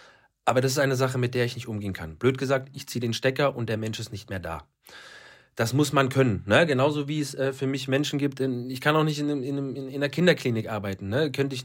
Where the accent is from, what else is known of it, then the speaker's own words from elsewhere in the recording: Berlin, Germany; moved away as an adult; now in Munich, Germany; ich komme ursprünglich aus Berlin